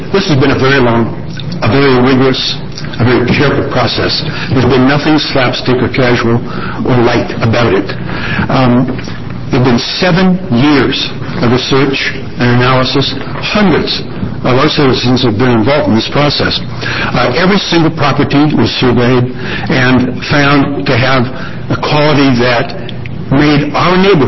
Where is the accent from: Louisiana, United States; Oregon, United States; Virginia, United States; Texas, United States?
Oregon, United States; Eugene; I'm from Eugene